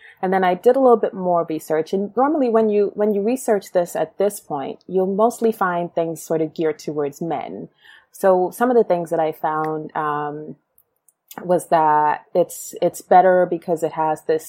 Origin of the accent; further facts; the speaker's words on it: Guyana; when I was growing up in Guyana, my uncles used to use this type of razor.